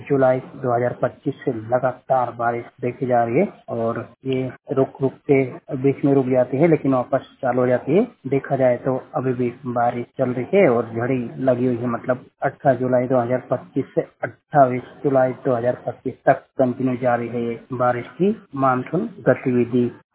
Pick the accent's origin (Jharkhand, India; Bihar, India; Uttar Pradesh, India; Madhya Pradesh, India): Madhya Pradesh, India; Khajuria; बात कर रहा, डिस्ट्रिक्ट राजगढ़ विकास खंड ब्यावरा गांव खजूरिया एमपी। 100% ब्लाइंड।